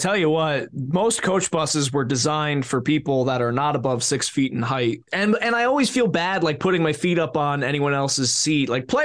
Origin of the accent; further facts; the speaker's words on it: New York, United States; I don't know if I mentioned, I'm from New York.